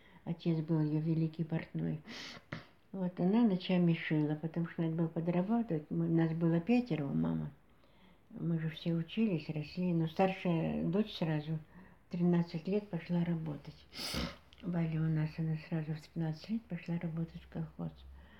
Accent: Sosnovka, Kemerovo Oblast, Russia; born there; Так, я родилась в деревне Сосновка, тогда был Беловский район, сейчас Гурьевский район, 10 июля 1932 года.

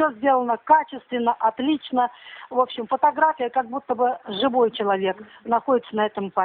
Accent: Anzhero-Sudzhensk, Kemerovo Oblast, Russia; born there; now in Tyumen, Russia; Я приехала, вообще-то я местный житель-то, родилась в Анжеро-Судженске, но приехала из Тюмени, что в силу обстоятельств семейных мы живем уже далеко, давно, здесь уже в Тюмени.

